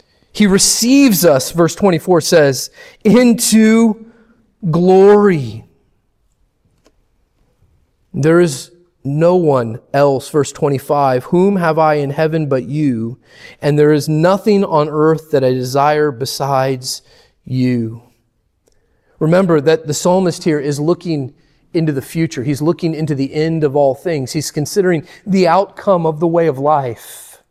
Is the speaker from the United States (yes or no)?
yes; Florida, United States; we're from Florida, we're not used to things like cliffs yet